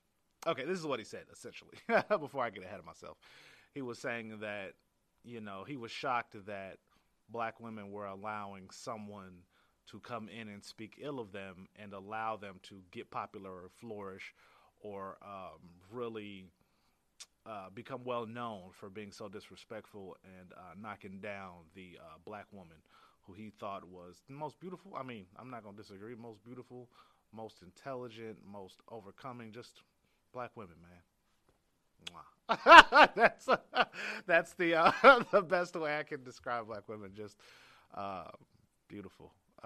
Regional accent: Cincinnati, Ohio, United States; 'Cause y'all know that I'm here from Cincinnati, Ohio.

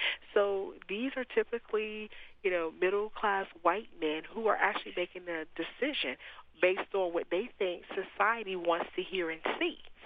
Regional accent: Spartanburg, South Carolina, United States; a young lady who went missing from Spartanburg, South Carolina, my hometown.

